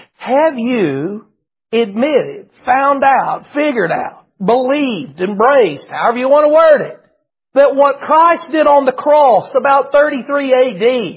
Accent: the South, United States; Hey, I'm from the South. I can tell a persimmon tree when I see it.

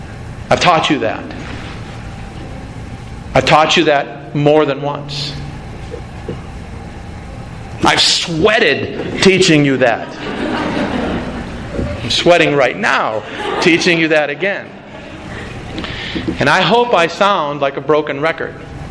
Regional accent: South Dakota, United States; I'm from South Dakota.

